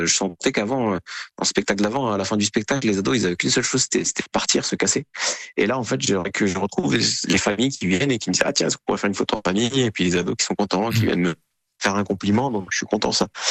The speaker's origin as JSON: {"language": "French", "country": "Morocco", "tie": "born or raised there", "said": "Moi, j'ai un spectacle aussi dédié au Maroc parce que j'ai grandi au Maroc."}